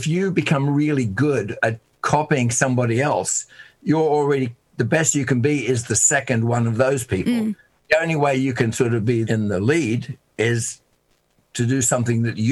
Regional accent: Australia; I'd known … by the way, since I was 17 in Australia, because we're both Australian

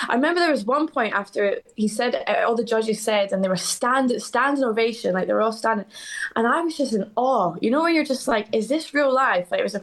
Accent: Scotland, United Kingdom; also born or lived in Basildon; that's like my hometown. That's where I'm born and bred. But I was raised in Scotland since I was like five or 6 years old. So hence the accent. But Essex is still an Essex girl, you know. Might have a Scottish accent, but still Essex girl.

